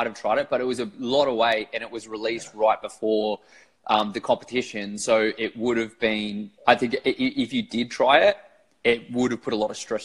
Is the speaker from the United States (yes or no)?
no; Australia; being Australian